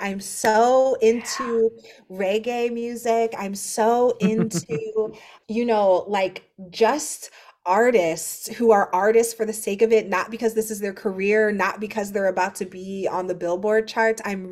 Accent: Akron, Ohio, United States; I own a bookstore in my hometown of Akron, Ohio.

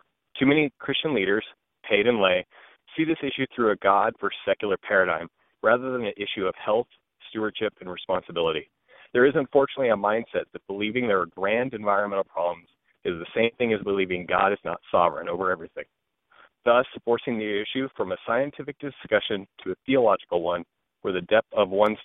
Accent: San Ramon, California, United States; I'm from San Ramon.

